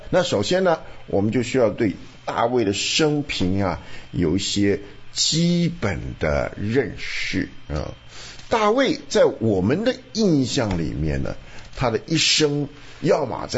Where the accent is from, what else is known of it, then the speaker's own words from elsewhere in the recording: Taiwan; moved away; 想当年我们从台湾来的时候，就是住公寓，